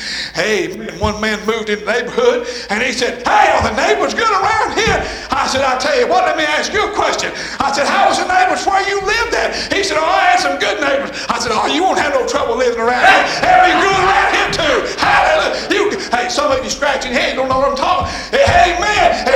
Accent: Possum Town, Mississippi, United States; I was born and raised in Possum Town.

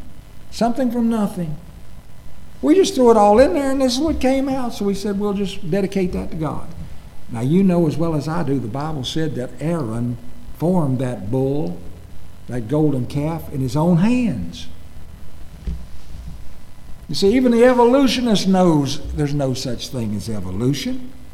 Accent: Martinsville, Virginia, United States; now in Collinsville, United States; I'm from Martinsville, because they know the Speedway. But actually, I live in Collinsville.

